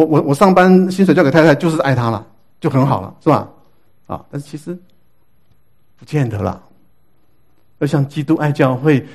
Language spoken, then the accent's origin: Chinese; China; 我想我们中国人的文化里面没有这句话